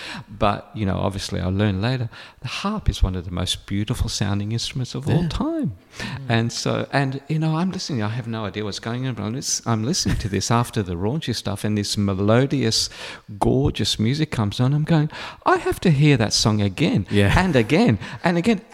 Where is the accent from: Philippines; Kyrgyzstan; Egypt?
Egypt; Alexandria, Alexandria Governorate; I grew up in Alexandria.